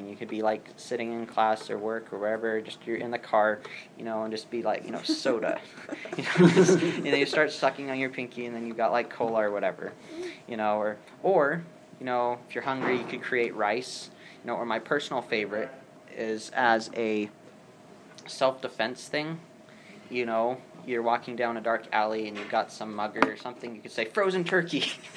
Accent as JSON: {"language": "English", "country": "United States", "said": "Yeah, I'm American in that way."}